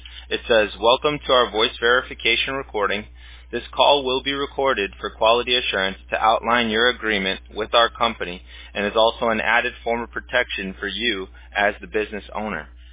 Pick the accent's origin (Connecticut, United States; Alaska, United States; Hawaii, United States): Hawaii, United States; I grew up on King Kamehameha Highway.